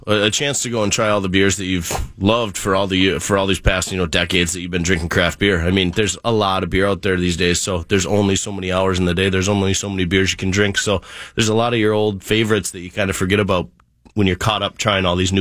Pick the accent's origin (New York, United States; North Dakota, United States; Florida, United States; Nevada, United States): North Dakota, United States; Grand Forks; from my hometown up in Grand Forks, North Dakota, Half Brothers Brewing Company.